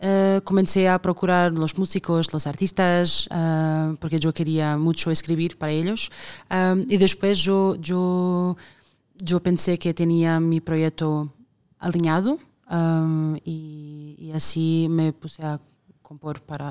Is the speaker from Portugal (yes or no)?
yes; Portugal; Spanish is a second language; Yo entiendo todo, claro, pero claro. Mi acento es un poquito...